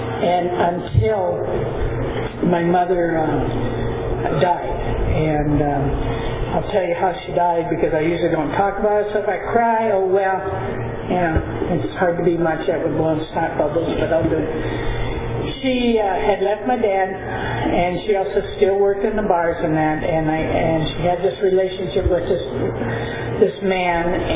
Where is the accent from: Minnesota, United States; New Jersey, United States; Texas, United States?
Minnesota, United States; I'm from Minnesota, so the accent will come and it'll stay too, probably. We moved to Minneapolis.